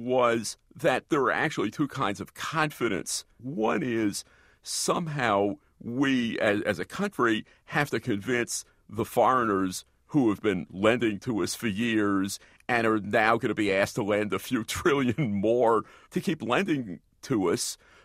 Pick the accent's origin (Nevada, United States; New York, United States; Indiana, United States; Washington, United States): New York, United States; And I'm even from the East Coast, in the former capital of finance, New York